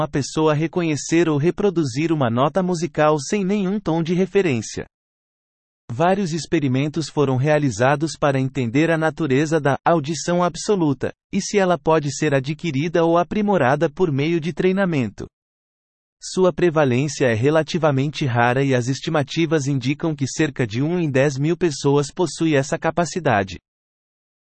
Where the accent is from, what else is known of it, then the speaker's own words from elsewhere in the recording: Haifa, Haifa District, Israel; Cresci no bairro de Dânia, em Haifa, um bairro de ricos, mas éramos mais do que pobres.